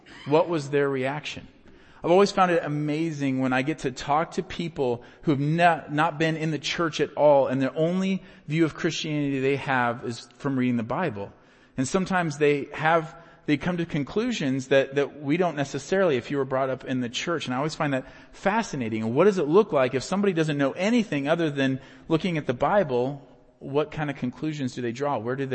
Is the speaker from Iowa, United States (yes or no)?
yes; Iowa, United States; You know, I grew up in Iowa where wrestling is a really big deal.